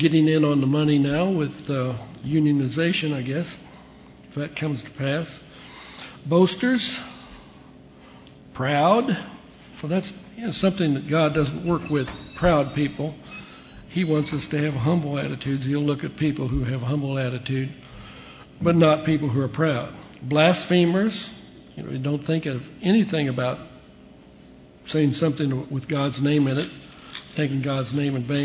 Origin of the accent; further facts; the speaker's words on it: Illinois, United States; When I was growing up on the farm, not too many people in the midsection of the country, and I grew up in Illinois, thought about irrigating crops